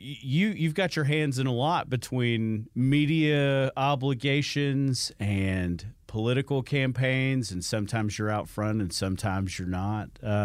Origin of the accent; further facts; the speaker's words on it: Hawaii, United States; born there; I was born in Hawaii, so